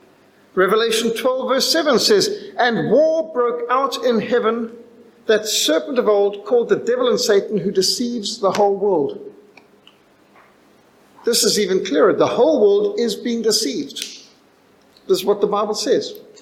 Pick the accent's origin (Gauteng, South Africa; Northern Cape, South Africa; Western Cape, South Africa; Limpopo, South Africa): Western Cape, South Africa; Cape Town; born there; I was born in Cape Town, the only one of my family that was, because my sister had been born in Salisbury